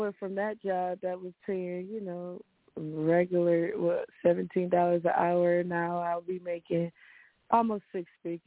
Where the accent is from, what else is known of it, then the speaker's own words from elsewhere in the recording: New York, United States; I'm from New York.